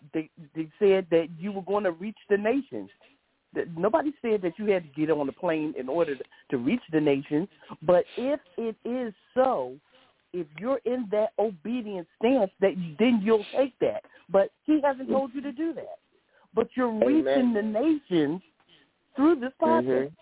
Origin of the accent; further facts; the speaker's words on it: Philadelphia, Pennsylvania, United States; I'm from Philadelphia.